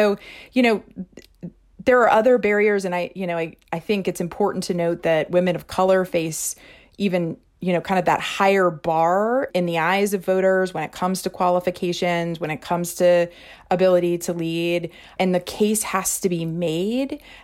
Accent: Missouri, United States; Missouri is my home state.

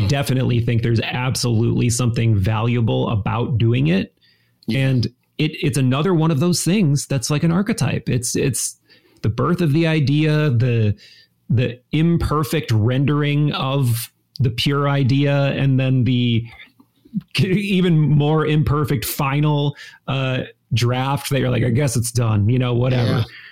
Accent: Appleton, Wisconsin, United States; I grew up in the Midwest too.

